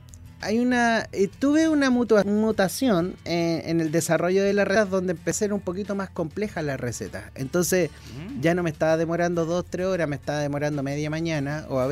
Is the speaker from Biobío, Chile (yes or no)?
no; Viña del Mar, Valparaíso, Chile; born there; now in Peña Blanca, Chile; Y la verdad es que yo soy de la quinta región. Yo nací en Viña.